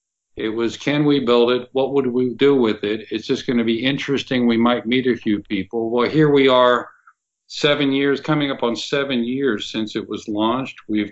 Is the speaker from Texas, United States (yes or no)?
no; Pittsburgh, Pennsylvania, United States; now in Tampa, United States; ultimately settled down here in Tampa because I'm from Pittsburgh, Mickey, but once I visited Tampa and saw the sunshine